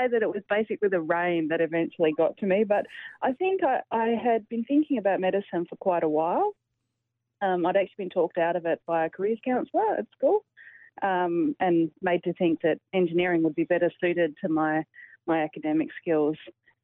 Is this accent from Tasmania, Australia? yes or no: yes; Strahan, Tasmania, Australia; So my mob are Palawa. I'm from the west coast of Tasmania.